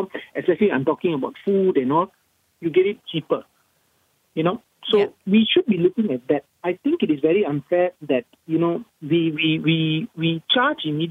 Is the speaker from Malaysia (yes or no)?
yes; Malaysia; I'm sorry to say, I'm a Malaysian by birth. I am a hardcore Malaysian. I'm all for Malaysia.